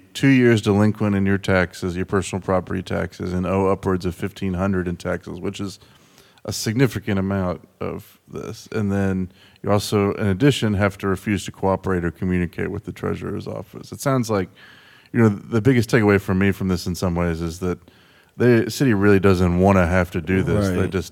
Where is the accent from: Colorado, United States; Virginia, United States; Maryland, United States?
Virginia, United States; Charlottesville; I know that growing up in Charlottesville, I think it was often told to me that Thomas Jefferson grew hemp up in his place.